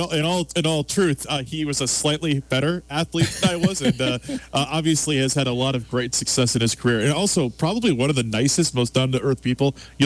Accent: Wisconsin, United States; My family's all up there. I grew up in Chippewa and Rusk counties

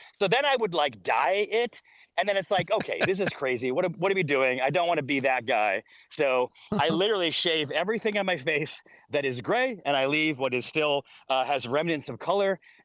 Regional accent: Syracuse, New York, United States; I grew up in Syracuse, which is very, very, very similar weather, probably the same weather in fact

